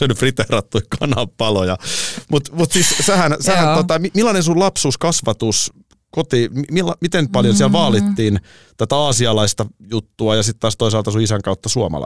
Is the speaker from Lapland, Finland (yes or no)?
no; Nurmijärvi, Uusimaa, Finland; Kato, mä oon Nurmijärveltä ja mä oon vielä tohon aikaan asunut siellä.